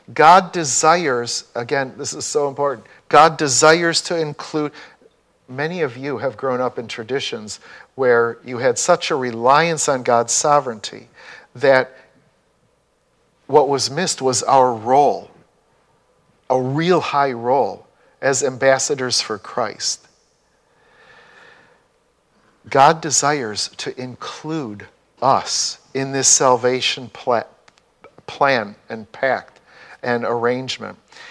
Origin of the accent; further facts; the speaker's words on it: Chicago, Illinois, United States; So when I grew up in Chicago, guess what many of the hospitals were called?